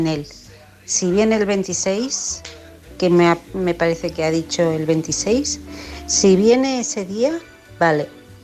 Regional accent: La Torre de Claramunt, Catalonia, Spain; de Barcelona. Bueno, de un pueblecito que es la Torre de Claramunt.

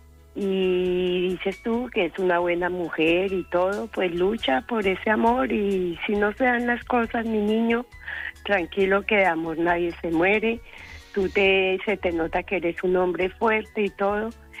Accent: Colombia; now in Arona, Spain; vivo en Arona, soy colombiana

